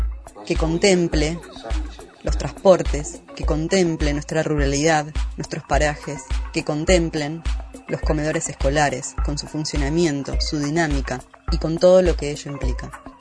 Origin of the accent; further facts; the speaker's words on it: El Bolsón, Río Negro, Argentina; del Bolsón.